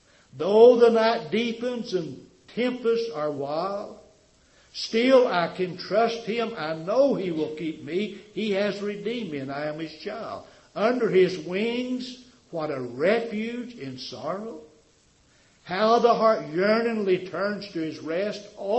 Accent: Tennessee, United States; I was raised down in Tennessee on a farm. My dad owned a little farm.

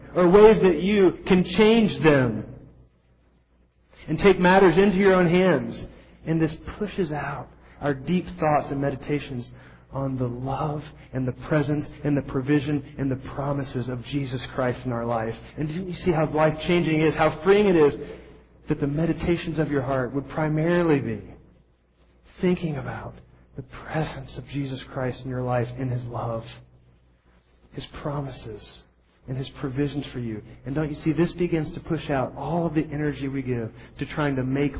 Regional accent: Peoria, Illinois, United States; I grew up outside of Peoria, Illinois.

